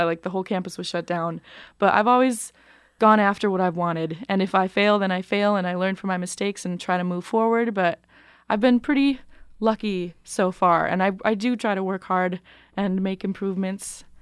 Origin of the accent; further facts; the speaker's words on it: North Dakota, United States; I am from North Dakota, so I went to a jazz camp up there